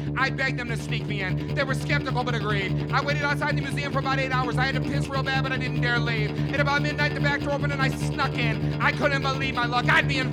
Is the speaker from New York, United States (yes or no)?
yes; Syracuse, New York, United States; spent a week in my hometown of Syracuse, New York.